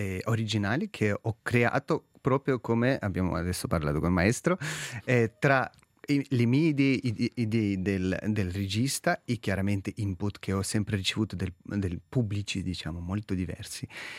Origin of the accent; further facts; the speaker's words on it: Bryansk, Bryansk Oblast, Russia; Italian is a second language; Allora io vengo da Bryansk, che è una regione che incrocia con Bielorussia, Ucraina e Russia.